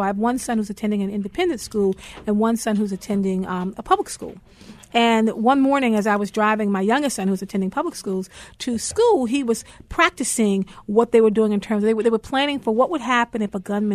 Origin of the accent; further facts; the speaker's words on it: New York, United States; now in Baltimore, United States; We chose Baltimore as our home. We are originally from New York, and we moved to Baltimore for my husband to launch a feeding ministry for the homeless.